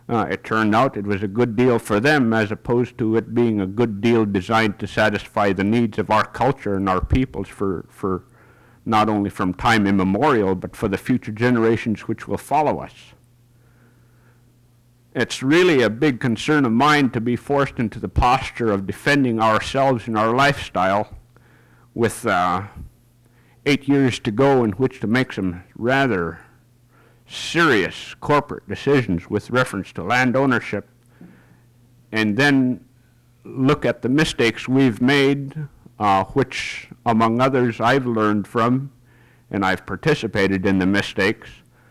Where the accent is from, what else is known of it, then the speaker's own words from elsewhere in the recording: St. Michael, Alaska, United States; Good afternoon, Judge Berger. … I'm from St. Michael.